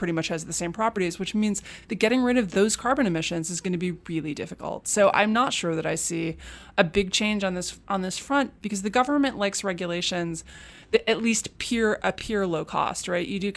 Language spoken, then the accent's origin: English; Manhattan, New York, United States; Well, I grew up in Manhattan